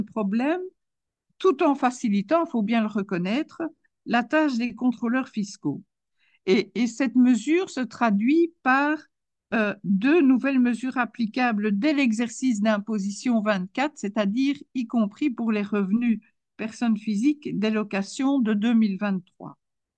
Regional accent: Belgium; si la question devait se poser chez nous en Belgique pour les administrateurs de sociétés

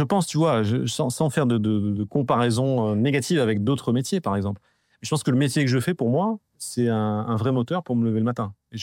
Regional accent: Marseille, Provence-Alpes-Côte d'Azur, France; born there; moi je suis né à Marseille, donc j'ai d'autant plus de chance

